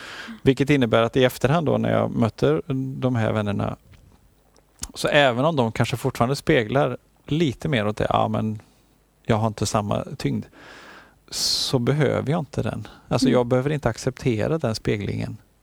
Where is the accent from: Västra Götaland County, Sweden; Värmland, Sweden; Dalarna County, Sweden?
Värmland, Sweden; Arvika; videobutiken i Arvika där jag är uppvuxen